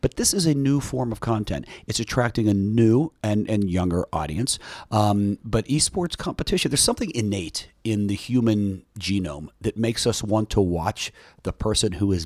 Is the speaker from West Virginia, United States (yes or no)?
yes; West Virginia, United States; who I'm from West Virginia, and I've talked to Senator Manchin